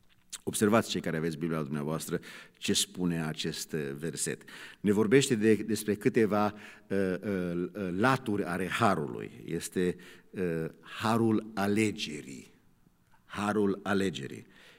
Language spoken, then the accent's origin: Romanian; United States; Când eram copil, în America, când se juca la sport